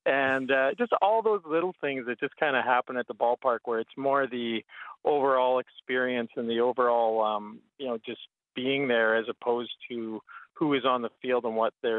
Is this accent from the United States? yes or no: no; Medicine Hat, Alberta, Canada; I grew up in Medicine Hat. So I grew up on a lot of Blue Jays rookie league affiliate baseball.